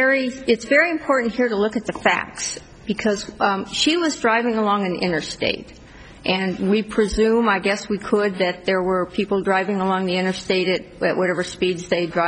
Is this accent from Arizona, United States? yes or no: yes; Tucson, Arizona, United States; I'm from Tucson.